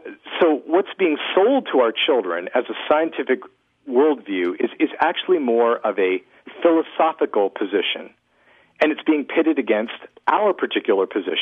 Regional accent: Canada; I mean, I grew up in Canada

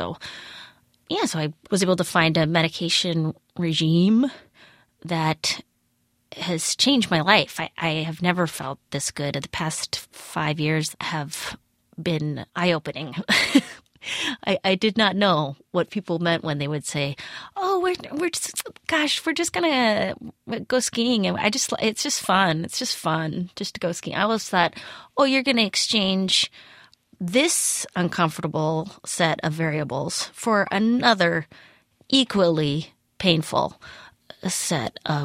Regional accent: Midwest, United States; I don't know. I mean, I'm from the Midwest, so I guess it definitely is.

